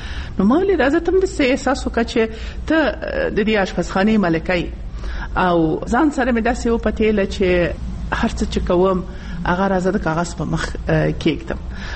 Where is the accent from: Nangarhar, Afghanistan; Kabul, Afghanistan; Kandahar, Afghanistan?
Nangarhar, Afghanistan; زه چون د ننګرهار یم